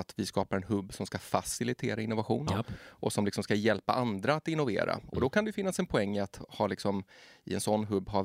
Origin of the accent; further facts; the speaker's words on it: Gothenburg, Västra Götaland County, Sweden; Jag är från Göteborg och började liksom på ett av våra kontor där.